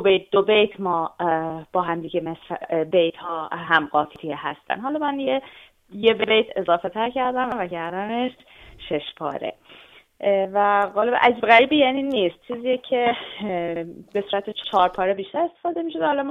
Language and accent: Persian; Iran; moved away; الان چند سالی هستش که خارج از ایرانم و البته به اجبار.